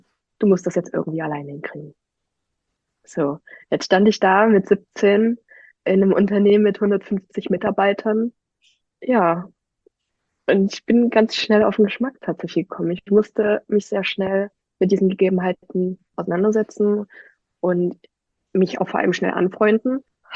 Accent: Leipzig, Saxony, Germany; Kurz zu mir … bin 25 Jahre, komme aus Leipzig und wohne jetzt seit 1.5. tatsächlich noch gar nicht so lange, jetzt im wunderschönen Zillertal, Österreich.

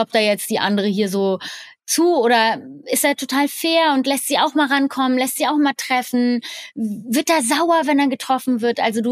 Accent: Germany; als Deutsche in einer englischen Schule

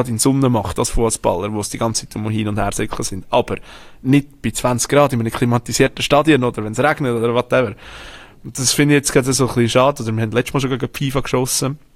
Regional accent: Switzerland; wenn ich als Schweizer muss sagen, ich zahle doch nicht 500 Stutz für ein 0815 Spiel

